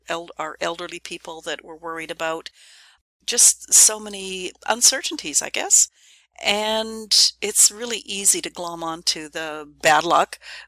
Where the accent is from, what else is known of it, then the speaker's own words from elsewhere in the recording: Canada; I'm a Canadian